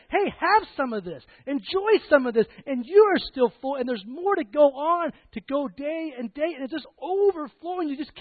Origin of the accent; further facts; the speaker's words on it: East Coast, United States; my dad was in the Navy, and we grew up on the East Coast up until we were about 10, and my brother was 12.